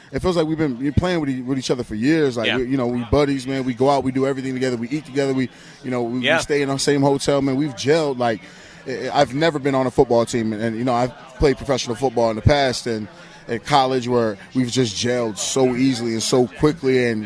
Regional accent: New England, United States; I'm being from the New England area.

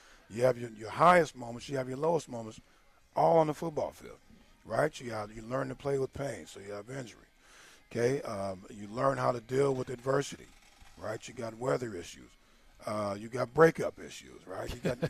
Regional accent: Clovis, California, United States; I grew up in the Clovis West community, mm-hmm. and I was at Dry Creek

